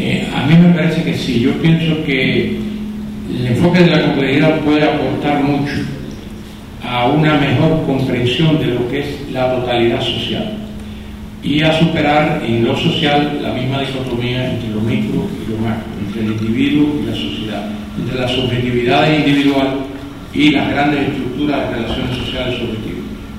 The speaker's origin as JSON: {"language": "Spanish", "country": "Cuba", "said": "y si alguien lo sabemos nosotros somos los cubanos, ¿no?"}